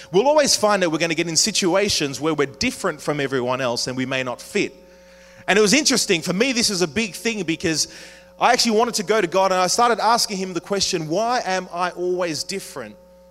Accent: Jamaica; also born or lived in Australia; when I was growing up, when I was in Jamaica, it was kind of cool because I was born in Australia, so I could tell people, you know, I was actually from Australia

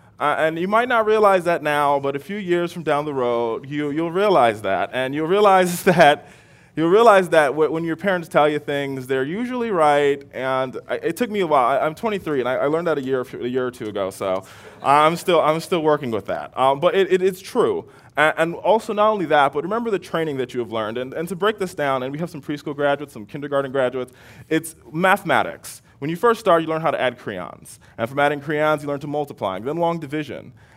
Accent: Fort Lauderdale, Florida, United States; being that I'm from Florida, I'm a Fort Lauderdale High School graduate.

